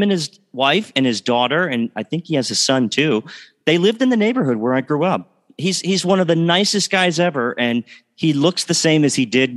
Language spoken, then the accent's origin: English; Hagerstown, Maryland, United States; Look, I loved it. I love my hometown. I have a indelible attachment to it.